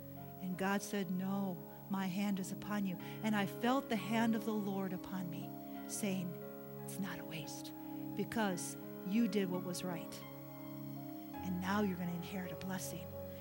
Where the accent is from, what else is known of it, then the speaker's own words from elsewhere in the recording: Milwaukee, Wisconsin, United States; But unfortunately, we're from Milwaukee, and we ought to know.